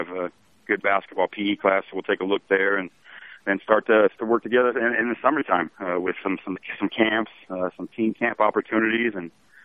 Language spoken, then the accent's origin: English; Arizona, United States; So it was coming from born and raised in Arizona and going up to North Dakota was quite a shocker.